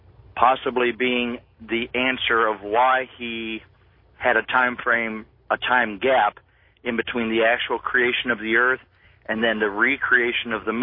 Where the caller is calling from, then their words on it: Atlanta, Georgia, United States; calling from Atlanta.